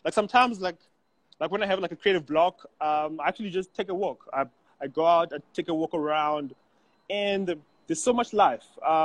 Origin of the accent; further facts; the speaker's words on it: Zimbabwe; As much as I grew up like in Zim, even that side again, it's design, creativity around.